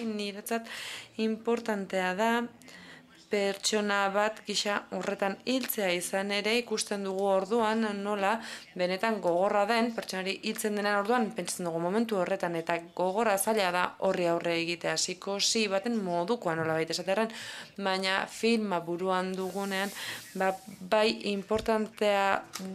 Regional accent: Germany; Alemaniatik nator, eta lehenik eta behin zoriondu egin nahi zaituztet filmagatik

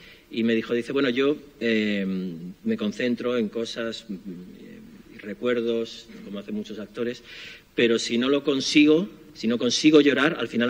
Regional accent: Spain; Mi padre era chileno, mi madre española, y siempre he mantenido ese vínculo. Pero no puedo negar que me he criado en España y me siento español.

